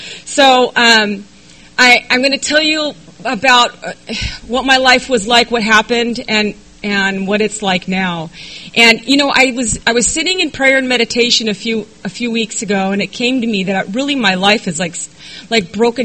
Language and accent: English; Coronado, California, United States; I grew up in Coronado, so no, I didn't have money. We were the poorest ones there.